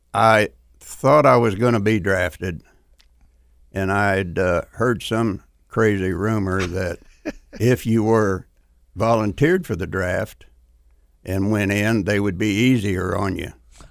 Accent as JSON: {"language": "English", "town": "Fenton", "region": "Missouri", "country": "United States", "tie": "born or raised there", "also_born_or_lived": "Iberia, Missouri / High Ridge, Missouri", "said": "Well, I was born in Iberia, Missouri, just east of Lake of the Ozarks. And I was probably just 2 or 3 weeks old, and I moved to St. Louis, suburbs of St. Louis, Fenton, Missouri."}